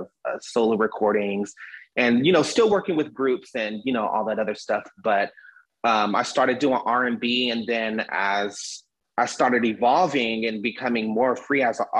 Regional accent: Texas, United States; I am from Texas.

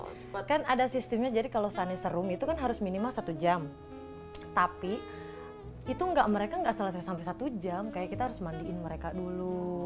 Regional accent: Cirebon, West Java, Indonesia; Dari Cirebon.

